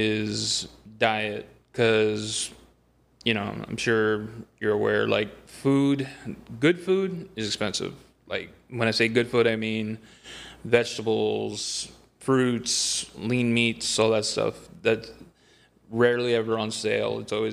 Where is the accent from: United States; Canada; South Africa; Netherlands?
United States; Brownsville, Texas; I'm from Brownsville, Texas. I know some folks think I'm from McAllen, but I'm born and raised in Brownsville.